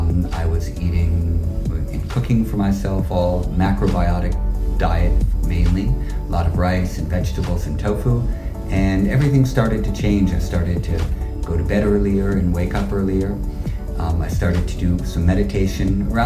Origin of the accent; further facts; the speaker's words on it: New York City, New York, United States; Remember, I'm from New York City and I grew up in Greenwich Village, and New York is also pretty crowded and it's definitely chaotic.